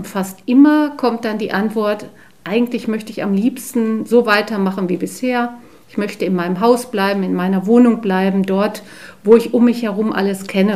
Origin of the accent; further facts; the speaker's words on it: Hamm, North Rhine-Westphalia, Germany; Ich bin waschechte Hammenserin eigentlich. Geboren im Hammer Westen, jetzt aktuell lebend in Rhinern.